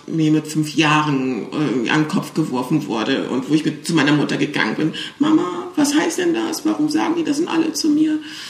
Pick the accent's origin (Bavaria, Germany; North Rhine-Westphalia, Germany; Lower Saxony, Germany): North Rhine-Westphalia, Germany; Cologne; ich bin in Köln-Weiden geboren, aufgewachsen. Und damals in den 80ern waren wir die einzige schwarze Familie